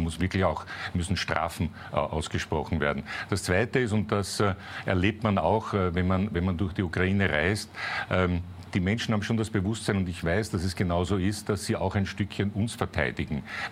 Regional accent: Austria; Wir als Österreicher unterstützen militärisch nicht, weil wir militärisch neutral sind

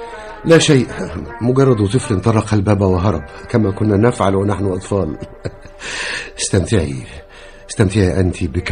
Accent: Egypt; now in Norway

